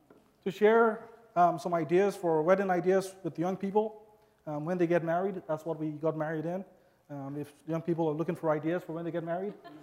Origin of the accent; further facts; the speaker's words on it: Nigeria; I grew up in Nigeria, so I speak the language very well.